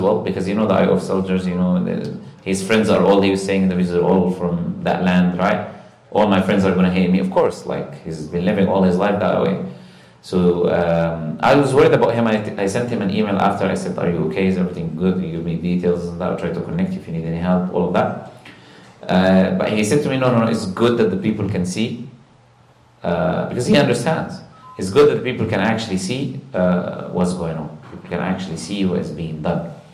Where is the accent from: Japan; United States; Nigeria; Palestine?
Palestine; I'm from Palestine, I'm Palestinian.